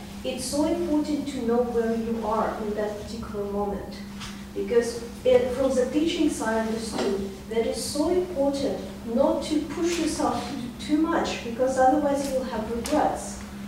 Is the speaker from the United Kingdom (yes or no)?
no; Russia; because I'm originally from Russia, so I didn't grow up in that society.